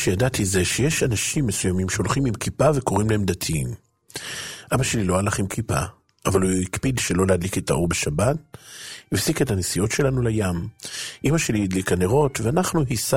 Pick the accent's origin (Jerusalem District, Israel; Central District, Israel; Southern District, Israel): Central District, Israel; נולדתי במושב במרכז הארץ. הוריי היו חילונים כמו כל אנשי המושב. אפילו בית הכנסת לא היה שם.